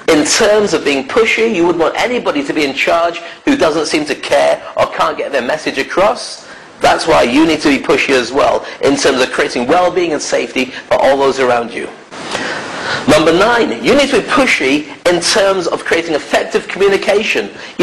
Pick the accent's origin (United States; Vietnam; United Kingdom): United Kingdom; Now there is a system, being British, I'm used to queuing.